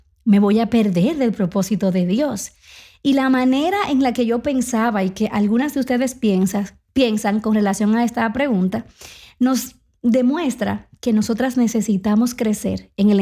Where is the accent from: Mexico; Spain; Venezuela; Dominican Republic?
Dominican Republic; now in United States; siempre me preguntan si soy peruana. Ahí también desde Colombia, pero realmente soy dominicana, con mucho orgullo.